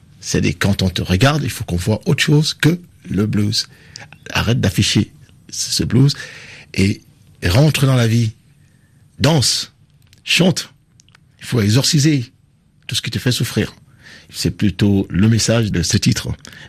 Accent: Cameroon

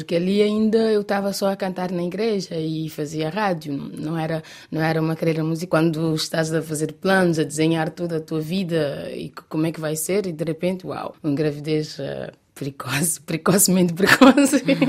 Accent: Santiago, Cape Verde; Sim, eu sou da Ilha de Santiago. No Cabo Verde tem 10 ilhas

